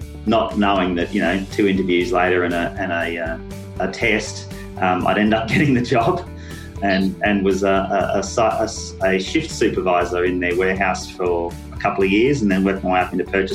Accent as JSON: {"language": "English", "region": "New South Wales", "country": "Australia", "tie": "born or raised there", "also_born_or_lived": "Sydney, Australia", "lives_now": "Melbourne, Australia", "said": "I was raised in northern New South Wales, in country on the New England Tablelands up there. Absolutely loved it. Was dragged kicking and screaming at about 15 years of age down to Melbourne, and I've been in Melbourne ever since, really."}